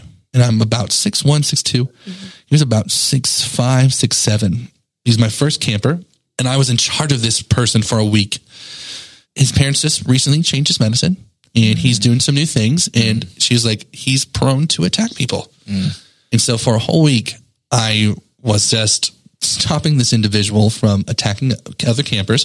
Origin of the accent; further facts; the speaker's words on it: New Mexico, United States; I had a really great friend growing up in New Mexico.